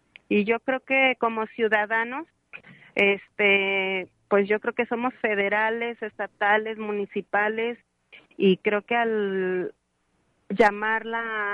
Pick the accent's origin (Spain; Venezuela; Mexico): Mexico; Yo soy ciudadana mexicana.